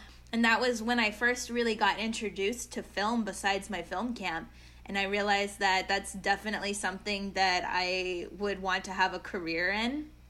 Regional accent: Savannah, Georgia, United States; So when I was growing up in Savannah, I believe I was 9 years old. I started doing plays at school, and then I got into the Savannah Children's Theater

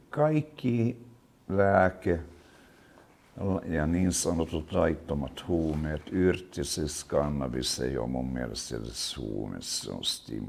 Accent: Stockholm, Stockholm County, Sweden; Kun mä kasvoin nuoren Tukholmassa varsinkin, me käytettiin paljon LSD:tä.

